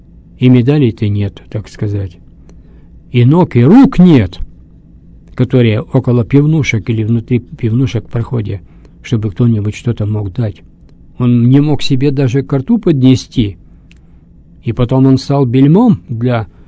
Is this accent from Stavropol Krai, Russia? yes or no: no; Yekaterinburg, Sverdlovsk Oblast, Russia; born there; я родился в Свердловске, но родители-то мои бежали из крестьянских земель Вологодской области